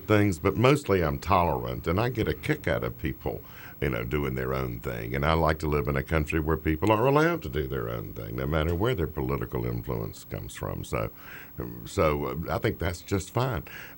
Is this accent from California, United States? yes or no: no; Raleigh, North Carolina, United States; I mean, I grew up in Raleigh, which was a university town, too, people forget.